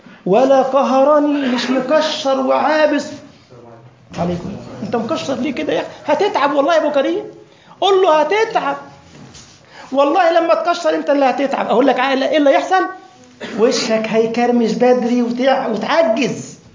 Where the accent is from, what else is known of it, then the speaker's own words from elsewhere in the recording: Giza, Giza Governorate, Egypt; من أشهر المدرسين عندنا في الجيزة